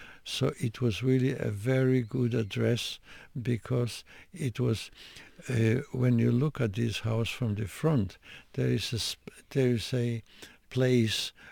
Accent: Denmark; now in Italy; Yes, because I came from Denmark.

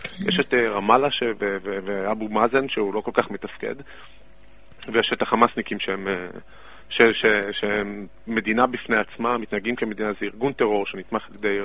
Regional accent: Ashkelon, Southern District, Israel; כן, אני מאשקלון.

